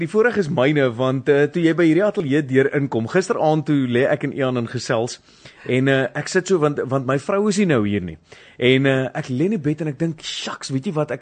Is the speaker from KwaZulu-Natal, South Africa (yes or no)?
no; Bloemfontein, Free State, South Africa; My vrou sê altyd die Vrystaaters het 'n manier om by mekaar uit te kry. Nou ek kom van Bloemfontein af.